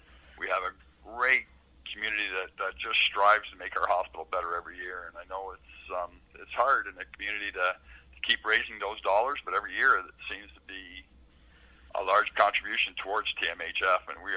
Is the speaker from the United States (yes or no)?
no; Brighton, Ontario, Canada; I've been blessed with being able to live in Brighton my entire life. I was born in Trenton and born and raised here in Brighton.